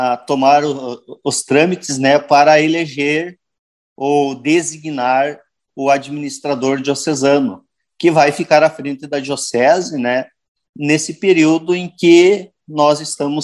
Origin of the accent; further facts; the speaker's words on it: Ijuí, Rio Grande do Sul, Brazil; Eu sou natural de Ijuí, aqui da região noroeste do estado, dá 40 quilômetros de Cruz Alta.